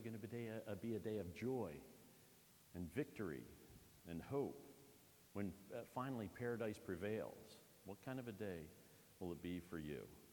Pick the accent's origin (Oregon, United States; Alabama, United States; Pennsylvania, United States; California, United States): Pennsylvania, United States; Chambersburg; You know, I grew up in Chambersburg in a Christian community with a Christian family, so I'm a Christian. Growing up, I didn't even know any Muslims, Buddhists, Hindus.